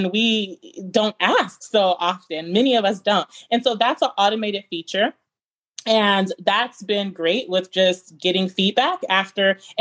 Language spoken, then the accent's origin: English; Las Vegas, Nevada, United States; Yes, it's great because Vegas is my hometown, but I've been gone for over a decade. So I'm like a new person back in my hometown.